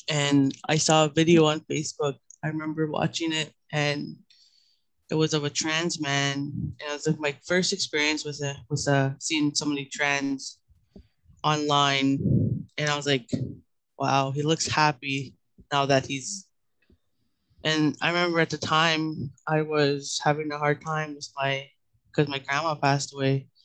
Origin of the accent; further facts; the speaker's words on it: Ontario, Canada; I'm from Ginugaming First Nation. I'm Ojibwe, queer, trans man, 22 years old, soon to be 23.